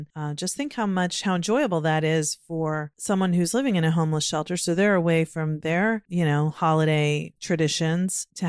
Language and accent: English; Virginia, United States; born or raised there; now in Maryland, United States